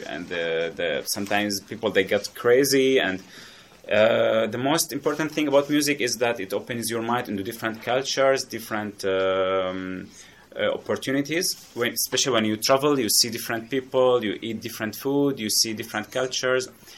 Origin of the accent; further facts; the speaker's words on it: Syria; moved away as an adult; now in Qatar; the challenges was that I came from Syria, and there is a different kind of music